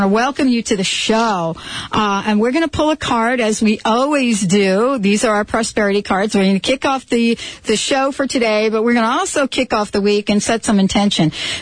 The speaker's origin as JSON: {"language": "English", "region": "New Jersey", "country": "United States", "said": "Well, I'm from Jersey."}